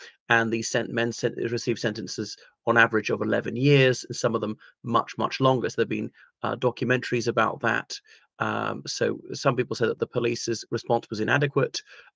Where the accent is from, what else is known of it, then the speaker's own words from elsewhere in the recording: Ireland; from Ireland.